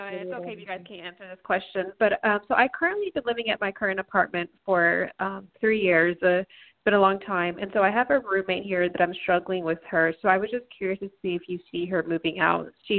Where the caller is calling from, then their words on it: Texas, United States; I'm calling from Texas.